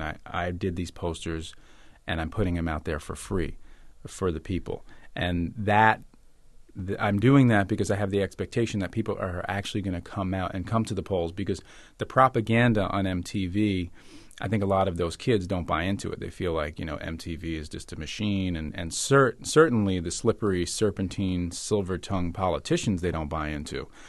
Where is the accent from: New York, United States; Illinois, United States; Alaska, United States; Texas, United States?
New York, United States; New York City; which is much like my experience growing up in Harlem.